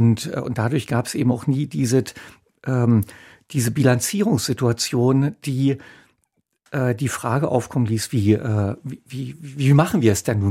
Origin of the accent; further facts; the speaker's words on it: Germany; ich bin ein Tscheche im Körper eines Deutschen